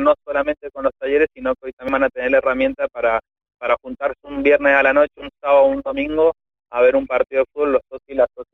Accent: Argentina; como argentino

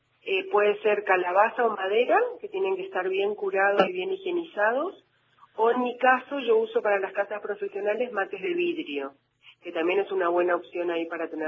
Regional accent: Misiones, Argentina; born there; Nací en Misiones, nacemos tomando mate.

